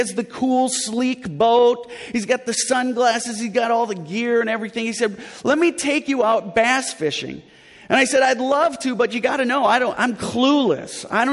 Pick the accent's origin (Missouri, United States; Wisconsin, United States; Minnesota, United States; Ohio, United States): Minnesota, United States; Now, here's what I know growing up in Minnesota.